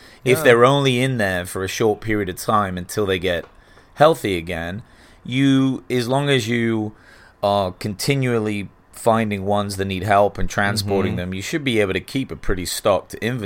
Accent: England, United Kingdom; growing up in England

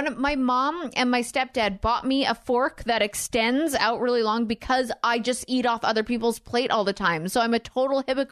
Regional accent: United Kingdom; I am like I'm very British. I'm very, very British.

